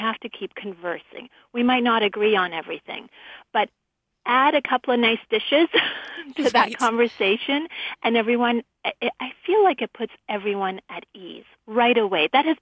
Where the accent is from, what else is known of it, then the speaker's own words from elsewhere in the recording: Canada; now in Los Angeles, United States; I've always loved to share our food with our friends here in Los Angeles and growing up in Canada.